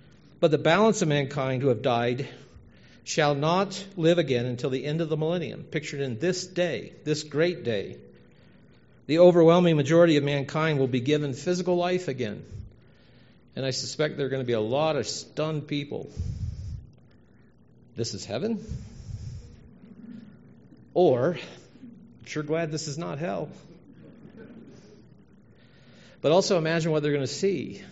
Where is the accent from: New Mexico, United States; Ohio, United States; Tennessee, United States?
Ohio, United States; Cincinnati; I grew up in Cincinnati, north of Cincinnati, Ohio.